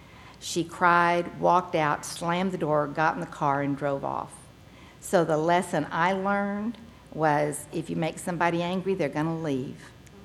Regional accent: San Antonio, Texas, United States; also born or lived in Midland; Now, when I was born in Midland, Texas. And shortly after I was born, my family moved to San Antonio, and that's where I grew up.

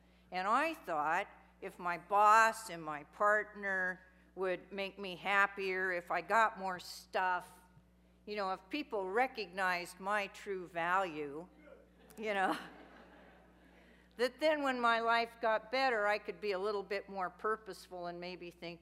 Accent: Chico, California, United States; I grew up in Chico, California. I grew up in a family that drank a lot.

